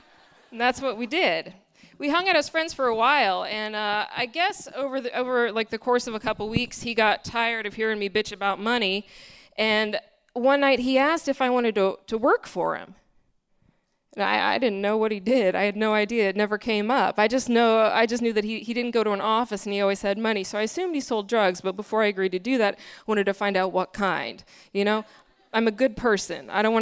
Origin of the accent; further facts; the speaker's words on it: Kansas City, Missouri, United States; I was living back in my hometown of Kansas City, Missouri.